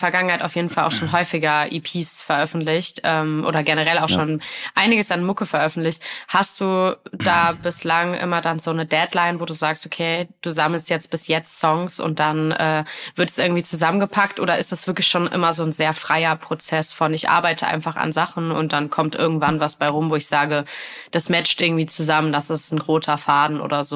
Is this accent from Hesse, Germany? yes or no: yes; Wiesbaden, Hesse, Germany; ich komme aus Wiesbaden. Ich wohne zwar jetzt nicht mehr